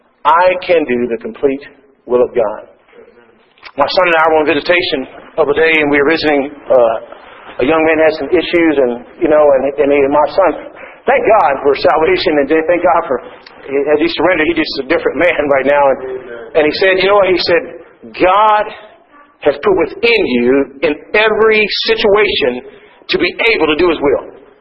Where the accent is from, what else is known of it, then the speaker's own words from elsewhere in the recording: Texas, United States; And I grew up with snakes. I'm from Texas originally, but I still don't like them.